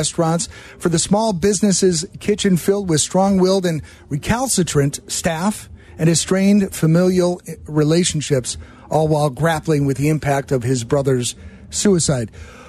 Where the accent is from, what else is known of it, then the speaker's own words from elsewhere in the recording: Chicago, Illinois, United States; You're born and bred in Chicago. Same here for me, right?